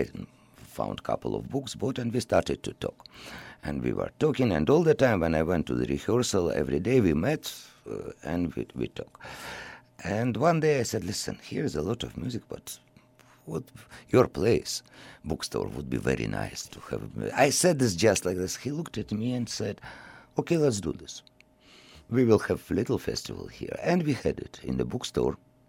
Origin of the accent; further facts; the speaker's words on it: Moscow, Russia; also born or lived in South Russia; I was born in Russia. I was born in the south of Russia. All my life I spent in Moscow, but south is south.